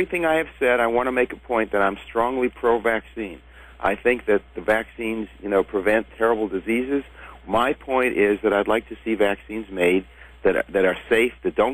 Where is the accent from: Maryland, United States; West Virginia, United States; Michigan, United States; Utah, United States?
Maryland, United States; Silver Spring; No, I'm from Silver Spring, Maryland. It's a suburb of Washington, D.C.